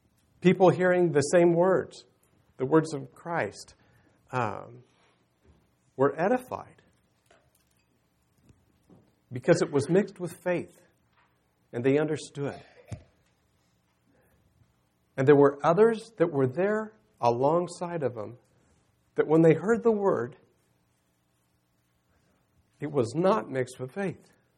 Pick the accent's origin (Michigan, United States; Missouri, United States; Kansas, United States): Missouri, United States; I was very blessed. I grew up in Missouri, and I had many great ministry all around me.